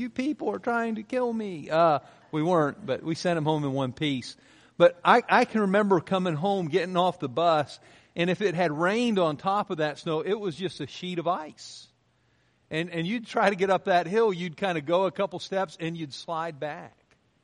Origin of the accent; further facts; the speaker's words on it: Pennsylvania, United States; I often think about just experiences growing up in Pennsylvania. I mentioned it this morning. We grew up on a hill.